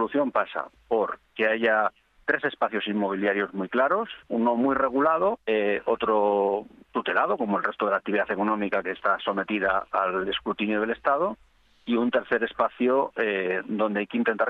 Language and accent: Spanish; Spain; lo que a uno como ciudadano español le inquieta